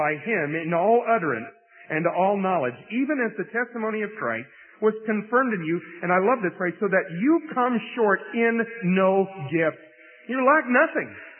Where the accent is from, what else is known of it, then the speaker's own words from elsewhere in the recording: United States; I couldn't stand there and say, I'm an American.